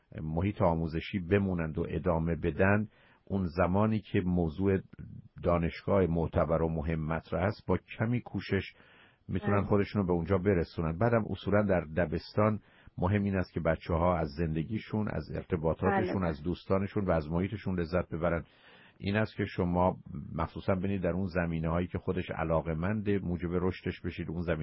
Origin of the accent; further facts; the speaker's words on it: Iran; تو کجایی هستی، به من ایرانی بودم و دوست نداشتم بگم